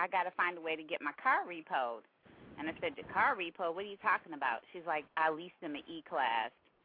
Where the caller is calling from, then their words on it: Washington, District of Columbia, United States; I'm here in D.C., and I have